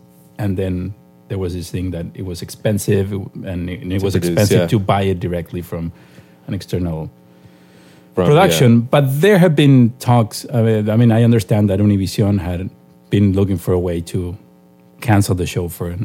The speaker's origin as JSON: {"language": "English", "country": "Chile", "tie": "born or raised there", "said": "when I was a kid growing up in Chile"}